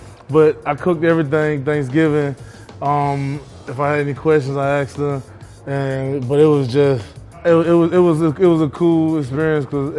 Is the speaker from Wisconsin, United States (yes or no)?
no; Alabama, United States; also born or lived in Tampa, Florida; I'm originally from Tampa, Florida. I was born in Tampa, Florida. But I grew up in Alabama with my grandparents.